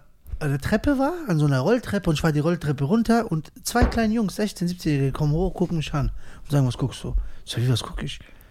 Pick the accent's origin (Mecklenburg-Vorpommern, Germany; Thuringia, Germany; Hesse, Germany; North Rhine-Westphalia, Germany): Hesse, Germany; Höchst; Ich bin in Höchst groß geworden.